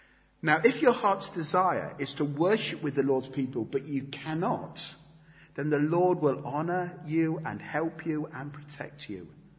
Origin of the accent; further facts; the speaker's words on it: United Kingdom; especially as British people